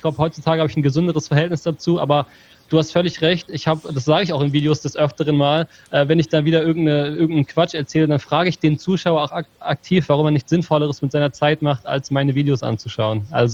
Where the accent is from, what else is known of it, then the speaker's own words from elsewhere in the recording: Hamelin, Lower Saxony, Germany; born there; ich bin in Hameln geboren.